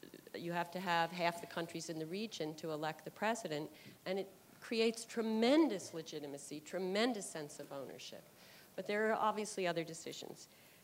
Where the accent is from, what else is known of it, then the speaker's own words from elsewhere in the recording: United States; And I was thinking, as an American, it's a bad metaphor, but using baseball